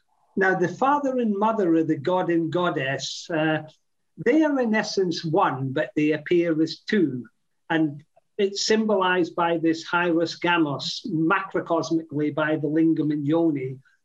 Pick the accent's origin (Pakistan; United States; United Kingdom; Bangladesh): United Kingdom; Scotland; born there; It's a great one for me, certainly, because I was born in Scotland.